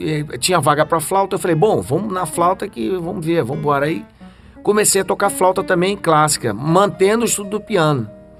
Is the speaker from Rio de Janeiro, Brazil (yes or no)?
yes; Rio de Janeiro, Brazil; born there; eu nasci no Maitá, ali perto de Botafogo, no Rio de Janeiro.